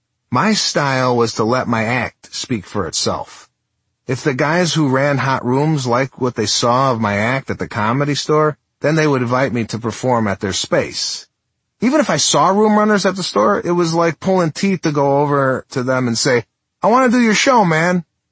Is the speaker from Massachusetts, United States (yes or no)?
no; Chicago, Illinois, United States; I'm from Chicago. It started to feel like being from Chicago was the key that unlocked every huge opportunity I ever had.